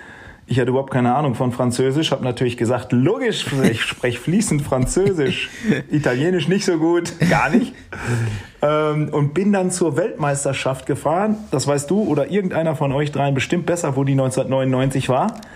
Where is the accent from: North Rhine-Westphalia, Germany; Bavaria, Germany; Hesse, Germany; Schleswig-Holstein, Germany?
North Rhine-Westphalia, Germany; Steinhagen; ich komme aus Steinhagen, ich möchte gerne nächstes Jahr